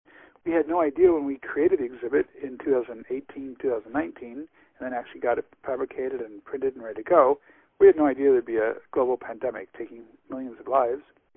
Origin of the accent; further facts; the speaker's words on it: Mason City, Iowa, United States; moved away as an adult; now in Germany; I'm from rural Mason City, Clear Lake. I grew up in Iowa. My people go back a couple hundred years in Iowa to the 1830s, so I'm really an Iowan. But I live in Germany